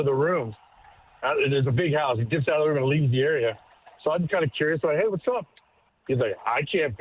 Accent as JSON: {"language": "English", "town": "Annapolis", "region": "Maryland", "country": "United States", "tie": "born or raised there", "said": "back in Annapolis, Maryland, my hometown"}